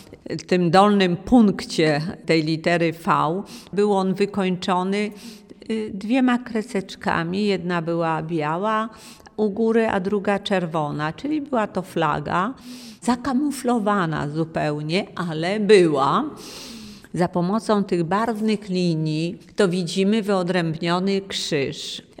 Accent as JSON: {"language": "Polish", "town": "Ostrowiec Świętokrzyski", "region": "Świętokrzyskie Voivodeship", "country": "Poland", "said": "Ja pochodzę z Ostrowca Świętokrzyskiego."}